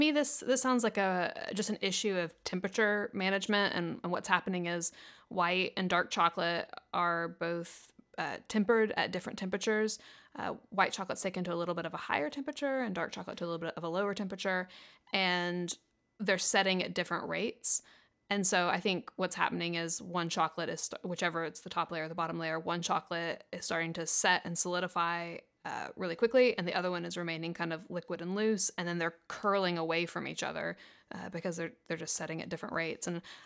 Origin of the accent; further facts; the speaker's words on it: the South, United States; I'm from the South.